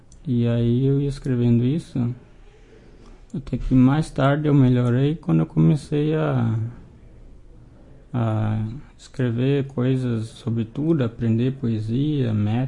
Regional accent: Carazinho, Rio Grande do Sul, Brazil; É, pô, parte de mãe eu tenho os parentes aqui, mas nós viemos de Carazinho.

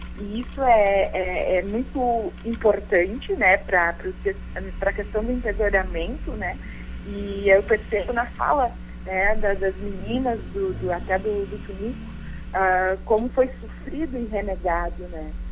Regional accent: Caxias do Sul, Rio Grande do Sul, Brazil; Enquanto ser humano, enquanto brasileiros, enquanto gaúchos, enquanto caxiense, né?

